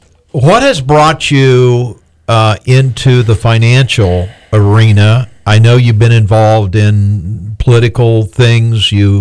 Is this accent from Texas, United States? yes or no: no; Florida, United States; Well, actually, I am a Floridian. You know, I'm a gator bite. I crawled out of the swamp.